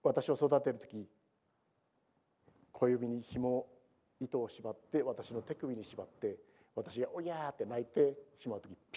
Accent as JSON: {"language": "Japanese", "region": "Niigata", "country": "Japan", "tie": "born or raised there", "said": "新潟で生まれ育ったですけれども、"}